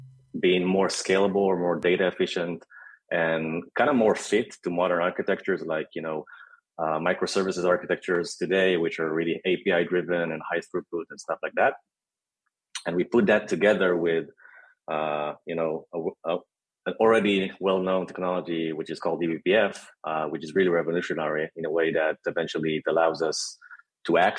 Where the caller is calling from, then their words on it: Tel Aviv, Tel Aviv District, Israel; I'm actually joining you from hot yet beautiful Tel Aviv in Israel.